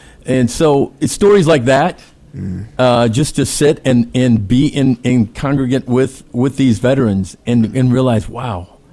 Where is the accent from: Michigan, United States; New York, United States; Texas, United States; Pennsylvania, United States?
Michigan, United States; Flint; now in Nashville, United States; I grew up in Michigan.